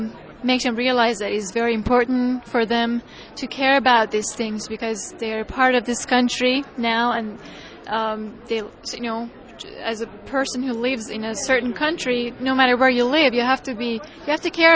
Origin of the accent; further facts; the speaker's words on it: Iran; moved away as an adult; now in Staten Island, United States; I'm an ESL teacher, and I'm originally from Iran. I came here about a year and a half ago